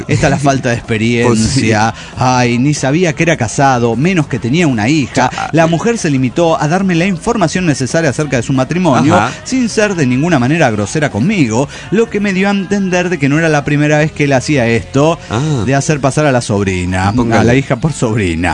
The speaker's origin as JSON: {"language": "Spanish", "region": "Mexico City", "country": "Mexico"}